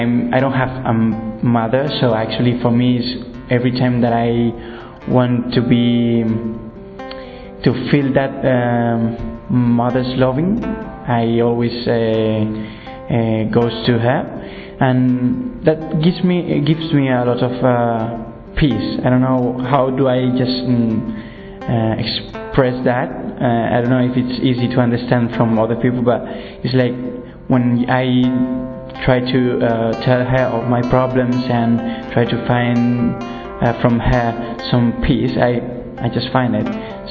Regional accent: Madrid, Community of Madrid, Spain; soy de España, de Madrid, tengo 23 años

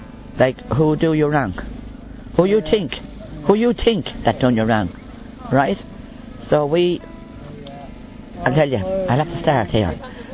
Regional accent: Waterford, Munster, Ireland; I'm from Waterford in Ireland.

